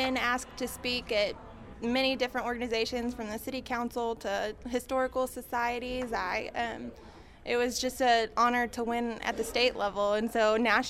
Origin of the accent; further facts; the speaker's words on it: Decatur, United States; I built a pocket park in my hometown of Decatur.